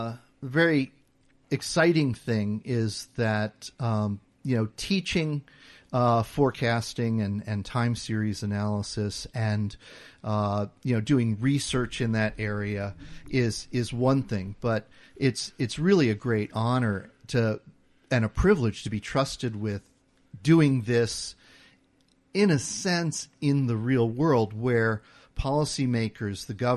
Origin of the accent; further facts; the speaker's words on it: Maryland, United States; also born or lived in Brooklyn, New York; So, I was born in Brooklyn, New York, but then as a child, actually an infant, moved to Washington, D.C., and, well, the D.C. area of Maryland, and grew up there.